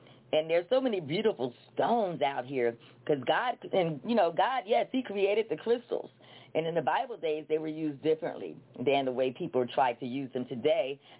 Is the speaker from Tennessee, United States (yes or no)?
no; Pennsylvania, United States; Yes, I'm from Pennsylvania. I'm in Pennsylvania, in Philly now.